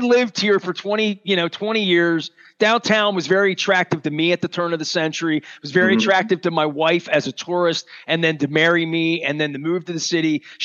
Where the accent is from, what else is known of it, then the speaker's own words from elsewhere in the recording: Baltimore, Maryland, United States; and I'm from Southeast Baltimore. We had vocational technical schools, right?